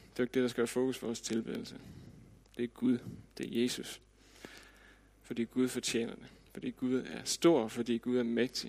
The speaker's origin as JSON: {"language": "Danish", "region": "West Jutland", "country": "Denmark", "said": "vi var sådan en hel flok drenge derude, hvor jeg kommer fra, ude i Vestjylland"}